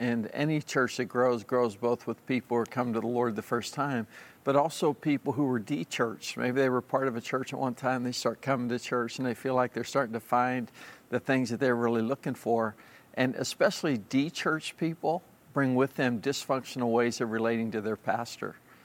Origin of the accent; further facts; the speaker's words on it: Pennsylvania, United States; which, by the way, is where the Pittsburgh Pirates train. I grew up near Pittsburgh.